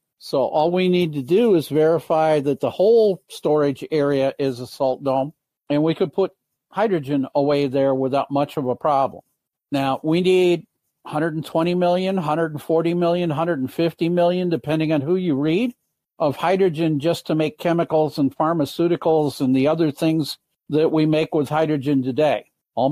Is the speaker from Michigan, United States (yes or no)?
yes; Michigan, United States; So in Michigan, my home state